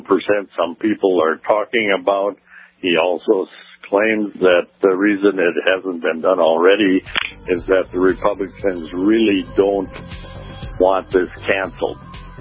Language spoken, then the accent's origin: English; Wheatland, North Dakota, United States; Hello, I'm calling for Kevin Kramer. … from Wheatland.